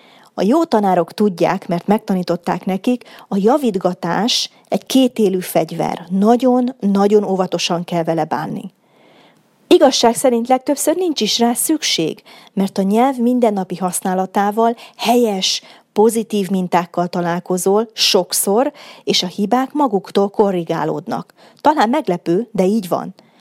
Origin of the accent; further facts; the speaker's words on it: Hungary; Megtudta, hogy magyar vagyok, és felkiáltott.